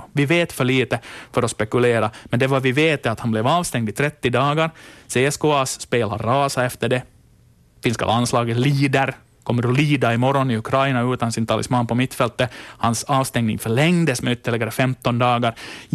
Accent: Ostrobothnia, Finland; Nu säger jag det här inte bara som österbottning

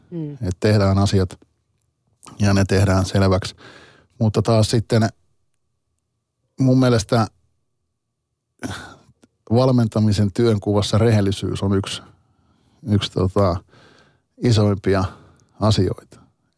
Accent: Toijala, Pirkanmaa, Finland; born or raised there; also born or lived in Valkeakoski

